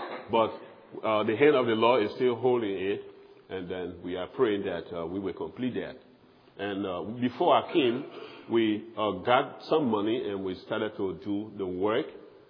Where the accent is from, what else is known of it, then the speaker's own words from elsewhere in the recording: Liberia; I hail from Liberia, which is in West Africa, and Liberia was founded in 1816 by the American Colonization Society.